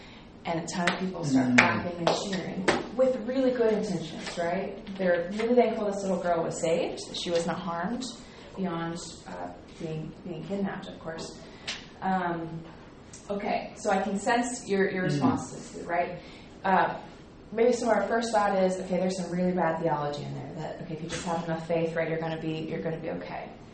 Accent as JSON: {"language": "English", "town": "Clearwater", "region": "Florida", "country": "United States", "lives_now": "Nashville, United States", "said": "I'm from Clearwater, Florida, so it's really good to be by water again for a few days. But I live in Nashville, Tennessee"}